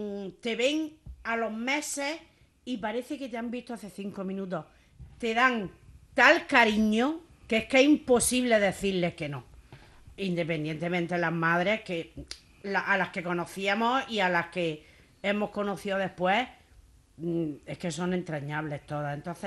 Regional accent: Andalusia, Spain; nos da vergüenza decir que somos andaluza y que tenemos arte en Andalucía.

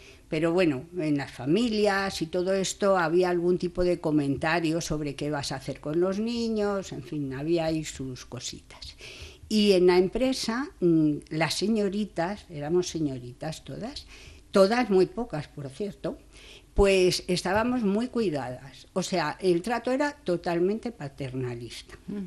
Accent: Madrid, Community of Madrid, Spain; Pues yo soy de Madrid, quiero decir que la situación allí era totalmente diferente.

